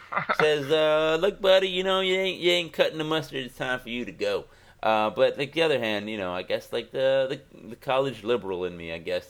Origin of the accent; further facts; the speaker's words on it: United States; because I found me a new situation because I'm an American and that's how we do things.